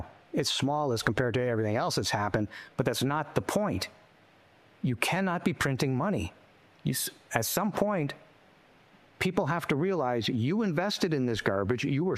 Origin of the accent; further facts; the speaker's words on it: Canada; moved away as an adult; now in United States; I'm Canadian